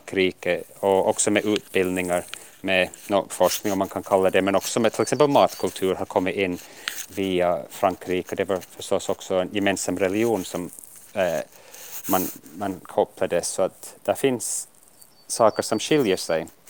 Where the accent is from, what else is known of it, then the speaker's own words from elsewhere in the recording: Scotland, United Kingdom; Swedish is a second language; jag är själv inte engelsk, jag är nog skotte och britt. Men jag skulle säga att nu är jag en skotte i första hand och britt. Brittisk kommer nummer två.